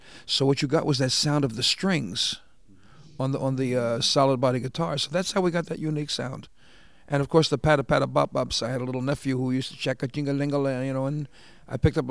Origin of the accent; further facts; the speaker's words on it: Philadelphia, Pennsylvania, United States; also born or lived in Bronx; I grew up in South Philadelphia. In fact, I went to Bartlett. I went to Southern for 2 years and then moved to the Bronx.